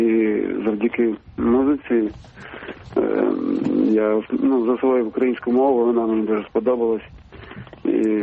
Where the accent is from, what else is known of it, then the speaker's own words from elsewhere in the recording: Khmelnytskyi, Khmelnytskyi Oblast, Ukraine; first language Russian; Ukrainian is a second language; Я там народився, виріс, навчався в школі, але під час навчання моя рідна мова була російська, я і зараз спілкуюся російською мовою